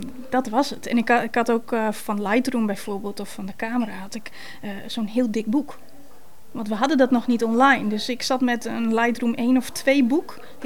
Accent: Groningen, Netherlands; born there; Ik ben geboren in Groningen.

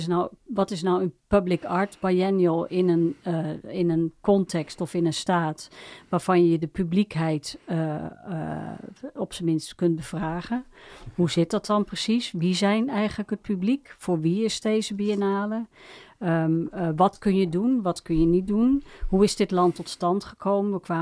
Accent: Netherlands; Ja, dat is ons niet vreemd als Nederlanders natuurlijk.

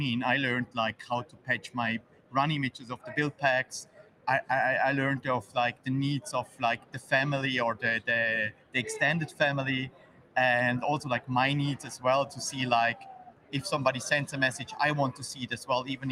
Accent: Switzerland; I'm from Switzerland

